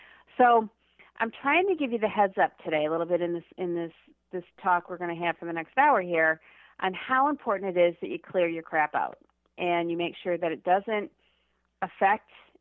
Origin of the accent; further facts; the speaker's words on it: Michigan, United States; I can't even say the words because I'm from Michigan